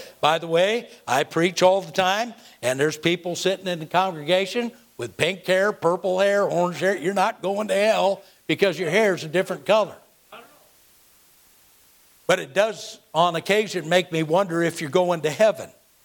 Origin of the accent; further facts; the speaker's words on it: California, United States; I grew up in the Bay Area of California. I'm on the opposite end of the country from where the New York Yankees play baseball.